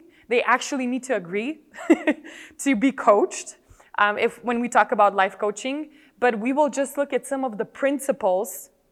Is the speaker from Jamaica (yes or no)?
no; Slovenia; English is a second language; I am a Slovene, born and raised in Slovenia.